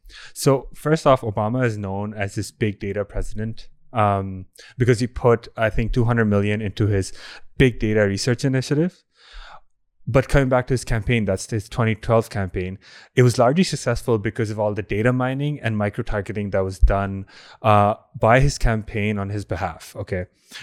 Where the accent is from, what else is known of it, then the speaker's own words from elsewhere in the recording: India; English is a second language; I'm Indian, by the way, so I follow this.